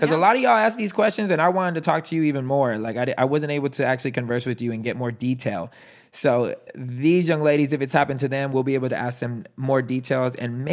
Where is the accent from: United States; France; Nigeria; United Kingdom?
France; English is a second language; Excuse my French. I'm from France.